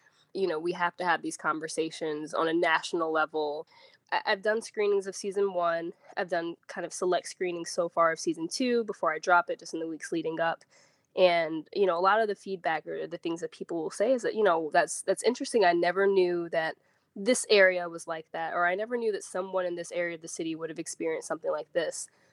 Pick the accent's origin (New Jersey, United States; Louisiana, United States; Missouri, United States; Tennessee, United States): Missouri, United States; St. Louis; I think my assumption growing up in North County was that I kind of felt the brunt of everything.